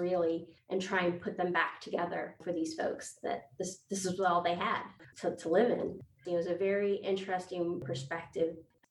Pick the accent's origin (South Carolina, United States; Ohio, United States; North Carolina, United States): Ohio, United States; Columbus; born there; No, I was not. I was born in Columbus, Ohio.